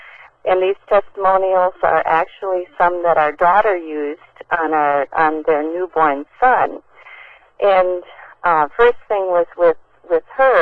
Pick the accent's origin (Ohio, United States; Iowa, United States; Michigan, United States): Iowa, United States; Dunkerton; I'm from Iowa, Dunkerton, Iowa